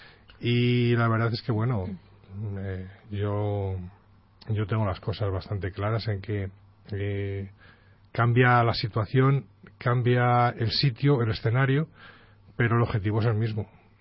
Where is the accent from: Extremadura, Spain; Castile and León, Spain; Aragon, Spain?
Castile and León, Spain; San Miguel de la Ribera; de tener que venir desde mi pueblo, desde San Miguel de la Ribera hasta Valladolid